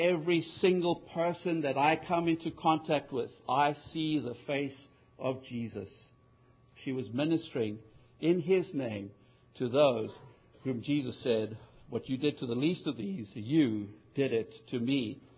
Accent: United States; Of course, no, I'm from America.

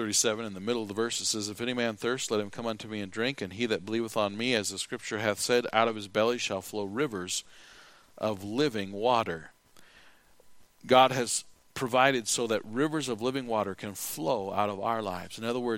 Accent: United States; But the main reason is not because I'm an American who loves the Bill of Rights.

